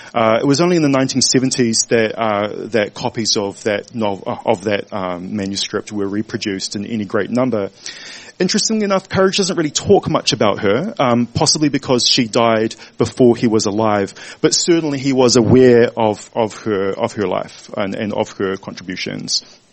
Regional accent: New Zealand; as a gay male growing up in New Zealand

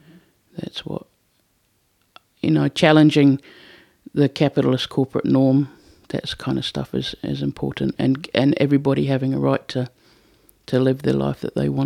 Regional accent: London, United Kingdom; I'm from the UK originally. I was born in London. My mum married an Englishman, and I was born 9 months after the honeymoon.

